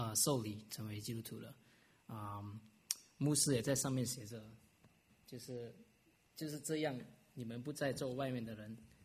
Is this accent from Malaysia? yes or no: yes; Malaysia; 就是我来自马来西亚